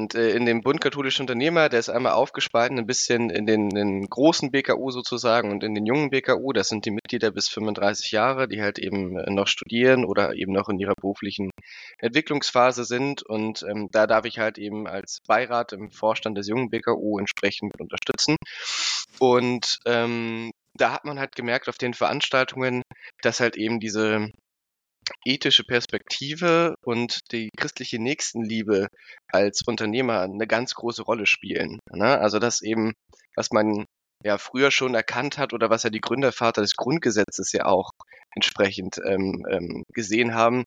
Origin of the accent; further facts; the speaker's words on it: Berlin, Germany; ich bin gebürtiger Berliner, ich bin da geboren und aufgewachsen und habe mein Abitur tatsächlich in einer nahegelegenen Schule von ADH absolviert.